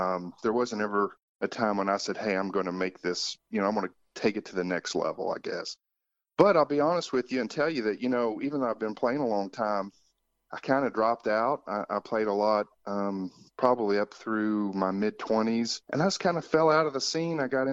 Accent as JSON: {"language": "English", "region": "Kentucky", "country": "United States", "tie": "born or raised there", "said": "and I grew up in Kentucky, as you know, and of course, bluegrass is very popular here"}